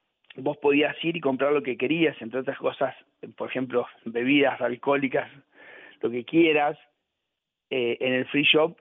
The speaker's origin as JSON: {"language": "Spanish", "region": "La Pampa", "country": "Argentina", "said": "Yo soy de La Pampa y pasa exactamente lo mismo, ¿no?"}